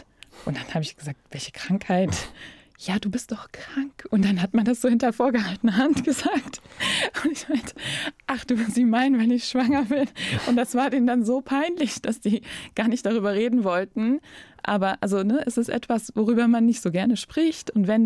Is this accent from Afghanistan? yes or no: yes; Afghanistan; German is a second language; now in Germany; von klein auf, seit meiner Kindheit in Afghanistan